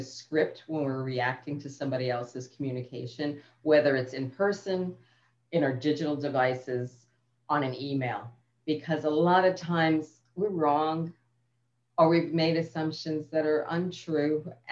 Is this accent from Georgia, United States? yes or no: no; Queens, New York, United States; We all want to be from New York City, Manhattan. We grew up in Queens, but there were learnings there.